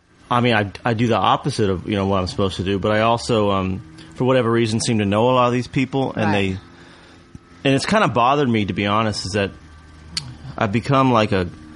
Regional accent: Kentucky, United States; growing up in Kentucky, I mean … was, you know, he was … you know.

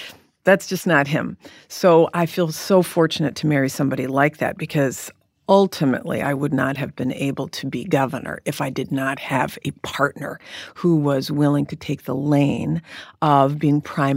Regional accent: California, United States; And Dan, my husband, who's from Michigan, now I was from California, right?

